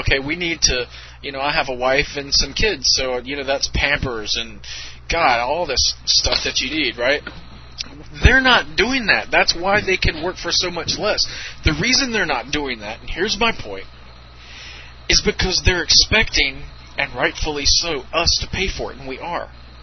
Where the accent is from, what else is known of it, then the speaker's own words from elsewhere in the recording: South Carolina, United States; I knew about blacks. Hell, I grew up in South Carolina. Hello, I know blacks.